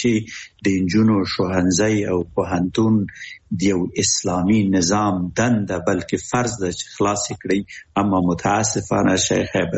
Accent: Afghanistan; now in Japan; مونږ هم د جاپان نه یو مونږ هم افغانان یو

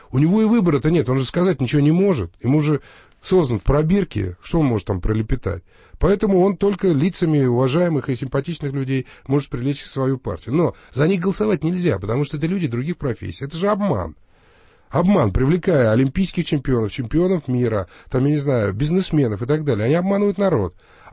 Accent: Sochi, Krasnodar Krai, Russia; born there; но как уроженец города Сочи, и как человек, не понаслышке знающий, что происходит в Красной Поляне

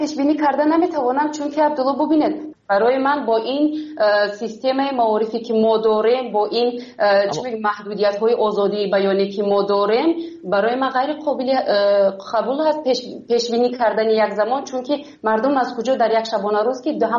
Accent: Tajikistan; moved away; من علاکه 4 سال میشود که بیرون از تاجیکستان هستم

